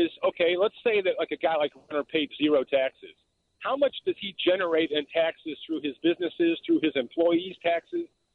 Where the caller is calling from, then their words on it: Chicago, Illinois, United States; I'm calling from Chicago.